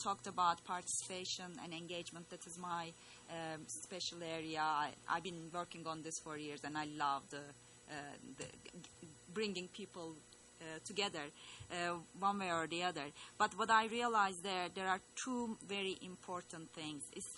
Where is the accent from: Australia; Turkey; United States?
Turkey; I'm from Turkey originally